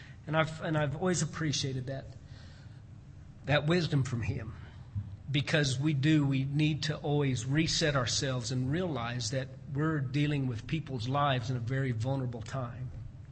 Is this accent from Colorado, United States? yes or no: yes; Colorado, United States; the old fella that I started working for years ago back in my hometown in Colorado told me.